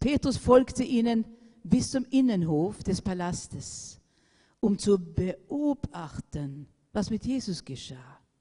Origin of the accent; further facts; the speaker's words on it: Sweden; Ich war ungefähr 17 Jahre alt. Bin im Gymnasium in Schweden gegangen, wo ich herkomme.